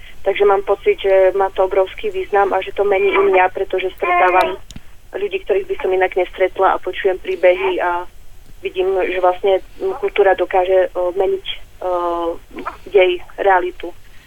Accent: Prešov Region, Slovakia; Moje rodné mesto je vlastne na severovýchode Slovenska, Vysokých Tatier

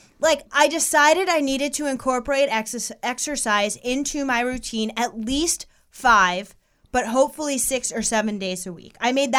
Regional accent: New York, United States; I'm from New York. I'm very direct.

